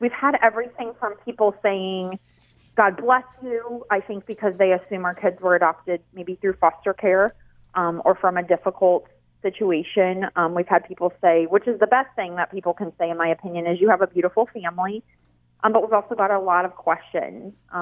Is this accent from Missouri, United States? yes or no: yes; St. Louis, Missouri, United States; this was around the time we're from the St. Louis area, when Michael Brown was killed in Ferguson.